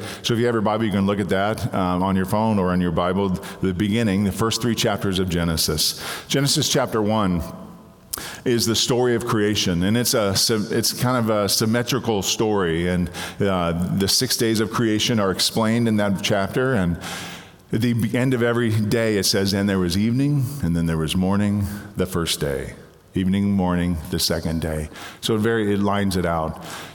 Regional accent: Cleveland, Ohio, United States; I was raised in Cleveland, Ohio, and met my wife in college.

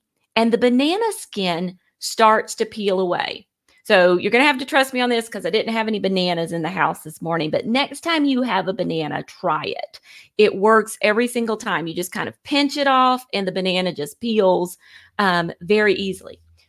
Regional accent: Alabama, United States; I am from Alabama, if you didn't notice the accent.

